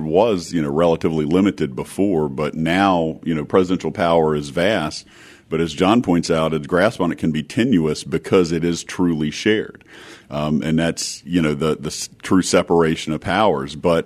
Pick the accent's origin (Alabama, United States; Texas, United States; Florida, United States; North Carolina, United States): North Carolina, United States; Fayetteville; I was growing up in Fayetteville when Grenada happened, and all of a sudden everybody's dad just disappeared.